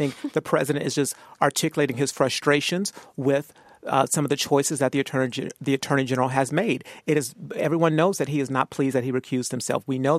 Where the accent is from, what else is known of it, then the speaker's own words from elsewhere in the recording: Arizona, United States; I'm from Arizona